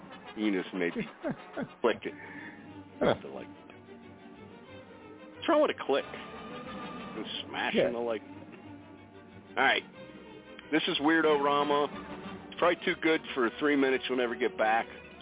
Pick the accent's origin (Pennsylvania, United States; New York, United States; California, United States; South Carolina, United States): Pennsylvania, United States; I said, hey, Padre, you know, Paisan from Western PA.